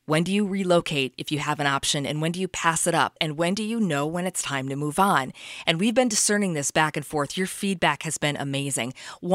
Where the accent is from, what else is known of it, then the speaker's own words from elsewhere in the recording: Cincinnati, Ohio, United States; This was foreign to me. I grew up in Cincinnati. I was lost here.